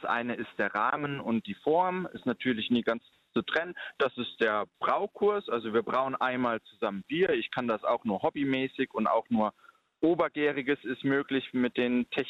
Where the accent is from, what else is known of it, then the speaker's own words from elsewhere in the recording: Herzogenaurach, Bavaria, Germany; Und dann habe ich eine Gemeindeform in dem Brauhaus in Herzogenaurach, meinem Heimatort, gegründet.